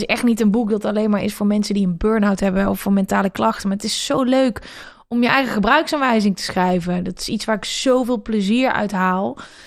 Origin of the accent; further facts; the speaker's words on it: Uden, North Brabant, Netherlands; blijf bij mijn ouders wonen in het dorp, het hoho stadje waar ik vandaan kom, in Uden